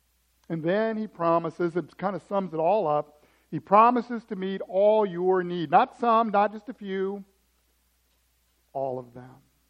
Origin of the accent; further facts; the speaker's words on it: Atlanta, Georgia, United States; now in Crystal Lake, United States; We came from Atlanta. Every neighborhood has a pool. It was wonderful. We moved to Crystal Lake.